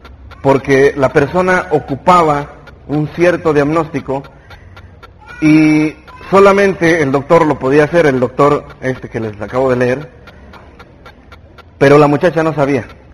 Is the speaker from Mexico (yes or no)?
yes; Toluca, State of Mexico, Mexico; Vengo de Toluca, ni para Almazagua.